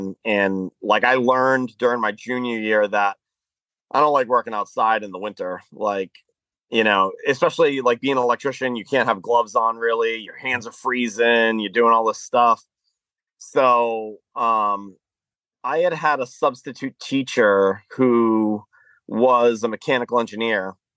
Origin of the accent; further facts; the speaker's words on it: Massachusetts, United States; Even though I'm from Massachusetts, I'm like so close to the border that was the local track for me.